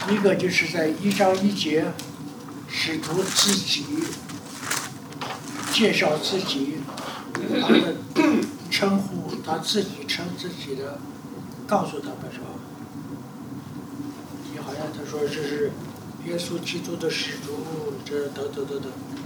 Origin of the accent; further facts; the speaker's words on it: China; 我们中国人，我们的习惯就是在最后你写你的名字呀